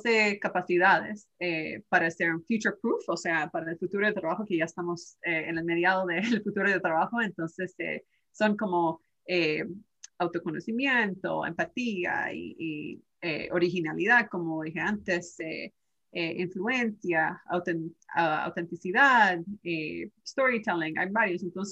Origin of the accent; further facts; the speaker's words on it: Canada; now in United States; me pararon en Canadá porque yo soy canadiense